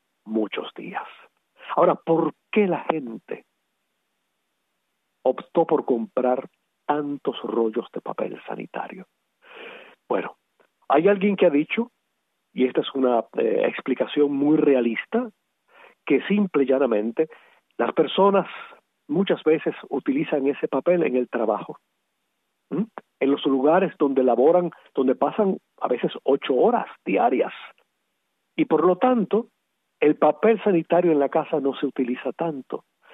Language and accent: Spanish; Cuba; si somos cubanos